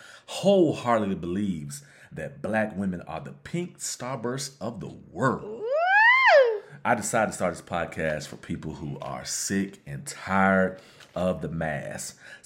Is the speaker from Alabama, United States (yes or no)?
yes; Birmingham, Alabama, United States; We hail from Birmingham, Alabama. I grew up on the western side of Birmingham.